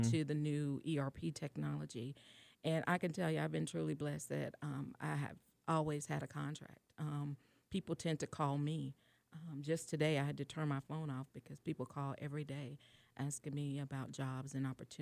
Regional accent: Rutledge, Alabama, United States; now in Atlanta, United States; I'm from a small town called Rutledge, Alabama. It's south of Montgomery, about 40 miles.

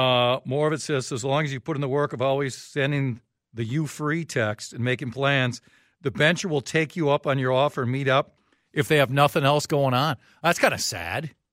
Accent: Oconomowoc, Wisconsin, United States; I'm from Oconomowoc. Also known as the 5-0 town.

